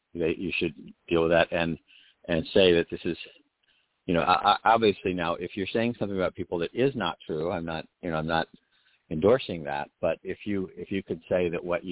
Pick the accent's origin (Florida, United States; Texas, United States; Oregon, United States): Florida, United States; Now remember, I'm from Florida, but I'm not licensed in Florida, so I can only talk about generic ideas.